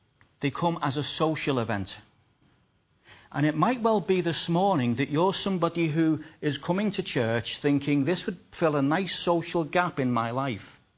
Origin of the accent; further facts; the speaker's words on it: Liverpool, North West England, United Kingdom; moved away as an adult; When I came back to Liverpool, I was born and bred in Liverpool. I left the city back in 1983. And when we came back after 20 years